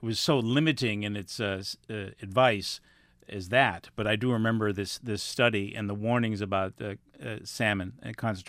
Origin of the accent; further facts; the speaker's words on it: New England, United States; this is thick, dense white meat codfish that I grew up eating this in New England.